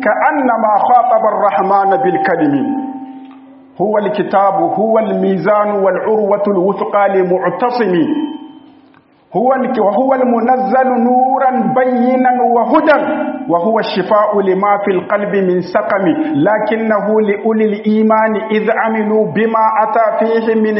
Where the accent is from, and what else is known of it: Niger